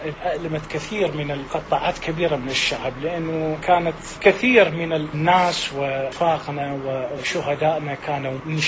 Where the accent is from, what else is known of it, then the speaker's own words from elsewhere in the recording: Iraq; moved away as an adult; طلعت من العراق أنا في يعني عمري كان تقريبا بحدود 19-20 سنة